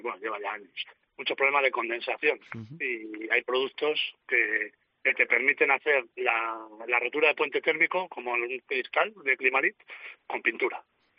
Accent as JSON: {"language": "Spanish", "town": "San Juan", "region": "Castile and León", "country": "Spain", "said": "yo soy de San Juan, de un pueblo pequeño de Segovia"}